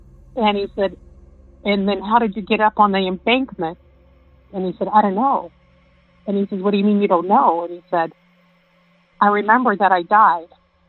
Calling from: Utah, United States; I'm calling from Utah.

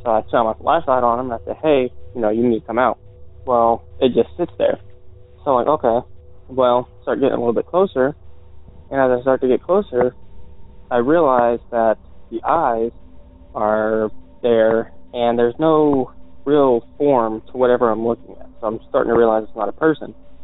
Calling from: Virginia, United States; Hey Derek … I'm calling from Virginia about a story that happened to me back when I was a volunteer firefighter.

